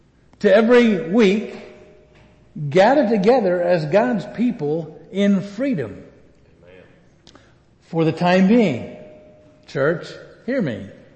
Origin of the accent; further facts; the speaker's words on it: United States; for the most part, you and I as American people following Jesus, we have little, if any, idea of what persecution looks like